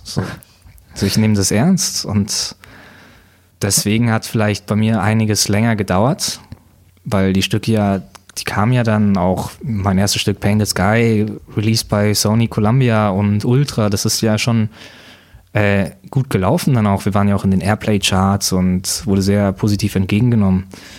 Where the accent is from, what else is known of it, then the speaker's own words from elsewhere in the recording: Munich, Bavaria, Germany; Ich bin aus München